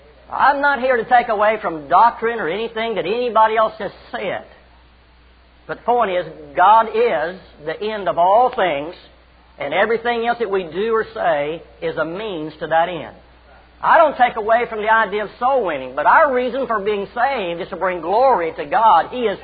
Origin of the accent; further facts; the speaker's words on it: Texas, United States; I was born and raised in Texas